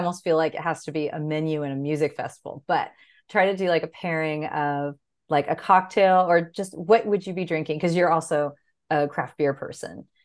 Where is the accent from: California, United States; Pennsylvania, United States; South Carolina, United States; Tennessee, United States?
California, United States; San Diego; I'm originally from San Diego, and that Pizza Port is like just where I used to get pizza at the beach when I was a kid.